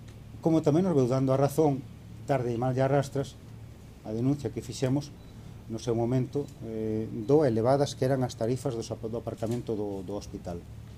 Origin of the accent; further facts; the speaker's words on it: Ourense, Galicia, Spain; os cidadáns ourensans que nos desplazamos a Santiago, que vimos de Santiago a Ourense.